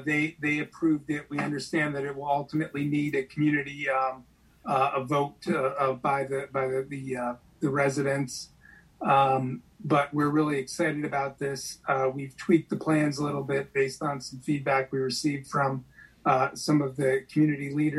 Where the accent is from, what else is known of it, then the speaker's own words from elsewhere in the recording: New York, United States; I am from New York. Our development company is based in New York.